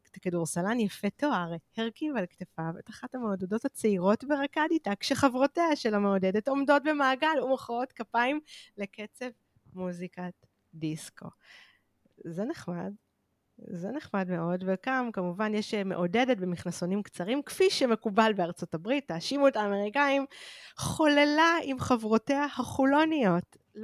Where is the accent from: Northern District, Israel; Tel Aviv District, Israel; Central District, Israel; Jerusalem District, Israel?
Tel Aviv District, Israel; Holon; כי אני גדלתי בחולון, והבילויים שלנו נחלקו לשניים